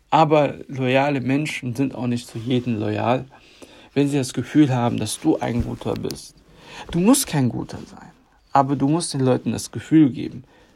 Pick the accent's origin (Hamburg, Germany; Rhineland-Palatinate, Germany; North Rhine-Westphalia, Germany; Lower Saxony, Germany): North Rhine-Westphalia, Germany; Cologne; Ich komme aus Köln.